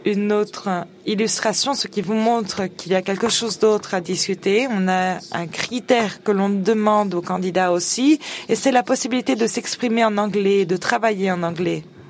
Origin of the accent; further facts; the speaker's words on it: China; Je suis chinoise et boursière.